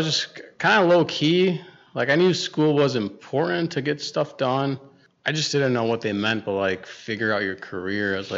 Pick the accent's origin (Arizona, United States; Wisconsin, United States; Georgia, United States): Wisconsin, United States; Kenosha; Yep, born and raised Kenosha.